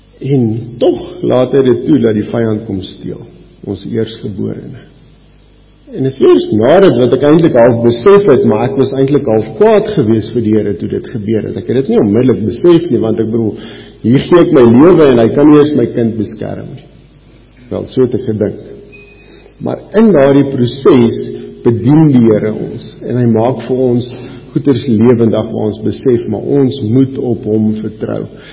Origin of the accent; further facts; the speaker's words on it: Polokwane, Limpopo, South Africa; Nou, ek is bevoorreg, ek het in Pietersburg groot geword, so ek is gewoond aan pap